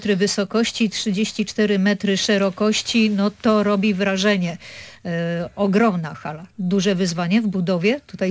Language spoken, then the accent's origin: Polish; Pomeranian Voivodeship, Poland; To ja dodam, że takie rzeczy to u nas na Pomorzu i z naszymi pomorskimi firmami się dzieją.